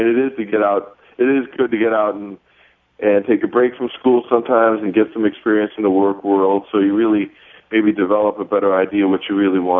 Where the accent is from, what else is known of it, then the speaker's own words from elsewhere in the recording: Detroit, Michigan, United States; You know, I grew up in Detroit.